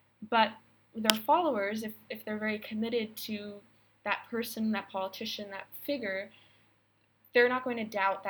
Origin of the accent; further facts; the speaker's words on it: United States; and also like being an American